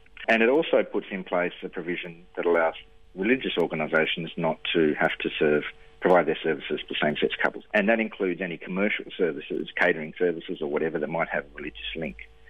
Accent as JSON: {"language": "English", "region": "Tasmania", "country": "Australia", "said": "I'll also be watching the result in my home state of Tasmania, because I've put a lot of effort in there in Tasmania to try and achieve a yes vote."}